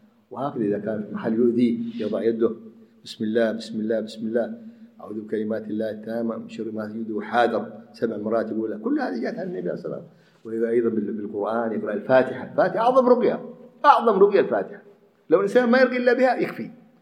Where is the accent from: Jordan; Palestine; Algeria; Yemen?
Yemen; وعندنا في اليمن يفعلون هذا قبور هذا طوفوا بها ويفعلون هذا